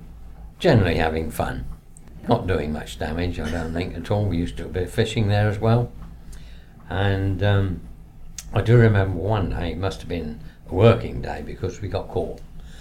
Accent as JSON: {"language": "English", "town": "Ely", "region": "East of England", "country": "United Kingdom", "tie": "born or raised there", "said": "I've lived in Ely all my life apart from National Service."}